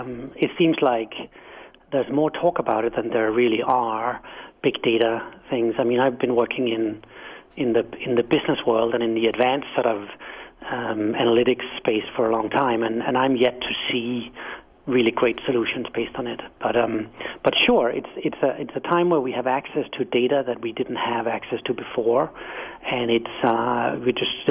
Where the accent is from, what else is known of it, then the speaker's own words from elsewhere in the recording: Denmark; accent: quaint; English is a second language; now in United States; as you can hear in my quaint accent, I'm not from America. I'm from Denmark, and when I arrived here a decade ago